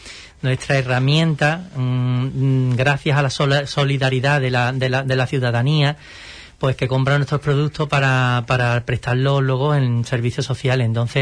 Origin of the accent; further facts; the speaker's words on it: Rociana del Condado, Andalusia, Spain; principalmente porque soy de Rociana del Condado